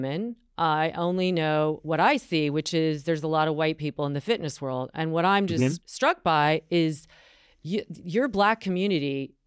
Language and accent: English; North Carolina, United States; I'm from North Carolina and the South.